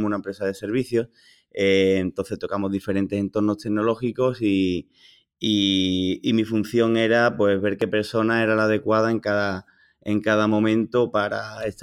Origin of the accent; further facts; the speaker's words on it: Cádiz, Andalusia, Spain; habría un centro de desarrollo en mi tierra, en Cádiz